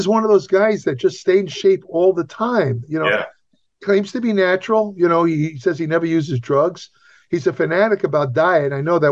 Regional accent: New York, United States; Because I'm from New York, and, you know, gave me a chance.

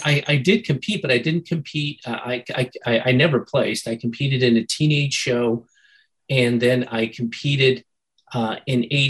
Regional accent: California, United States; So I grew up in the San Gabriel Valley, which is probably about 25 to 28 miles from Santa Monica.

